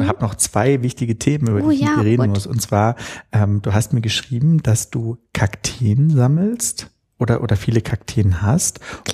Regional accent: Berlin, Germany; born there; das war halt interessant, als gebürtige Berliner sich sozusagen auch so ein bisschen ausgeschlossen zu fühlen

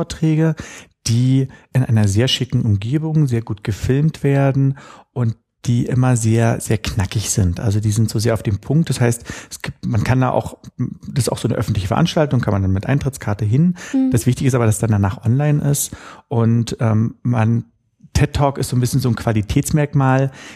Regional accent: Berlin, Germany; Ich bin echter Berliner, ja. Nein. Ich bin hier, 3 Kilometer von hier geboren, ja. Und wir sind zu DDR-Zeiten, dann eben noch mit meiner Mutter, meinem Stiefvater, meinem Bruder, sind wir in die Hackischen Höfe gezogen, in eine 170 Quadratmeter Wohnung.

